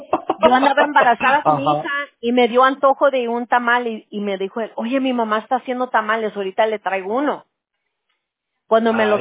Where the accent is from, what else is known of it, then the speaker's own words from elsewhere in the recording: United States; born there; Yo, no, yo soy nacida aquí en los Estados.